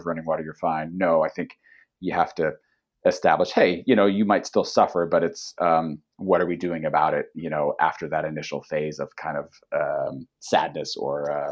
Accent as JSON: {"language": "English", "country": "United States", "tie": "born or raised there", "said": "I know that too, as I grew up in the States. You know, my parents came from lesser means"}